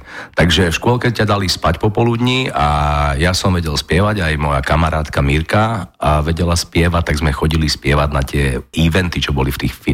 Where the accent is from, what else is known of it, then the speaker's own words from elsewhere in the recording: Trnava, Trnava Region, Slovakia; also born or lived in Nitra / Hlohovec / Piešťany; Ja som sa síce narodil v Nitre, ale som vyrastal v Lohovci, v Piešťanoch a v Trnave.